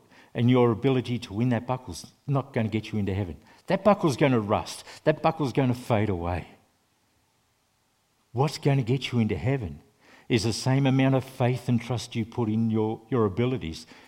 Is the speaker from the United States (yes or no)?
no; Australia; he's a guy I had a lot of respect for, believe it or not, as an Australian, was John Kennedy.